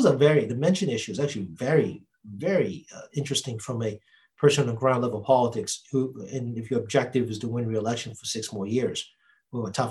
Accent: Quincy, Massachusetts, United States; I'm from Quincy. Everybody, I'm from Quincy, not from Boston.

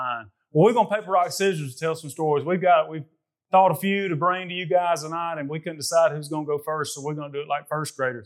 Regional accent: Hayden, Alabama, United States; We're rednecks from Hayden, Alabama. We've never seen it even snow hardly more than an inch.

